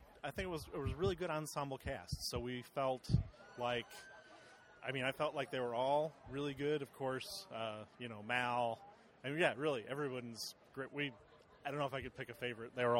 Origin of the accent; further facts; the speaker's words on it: San Diego, California, United States; from San Diego.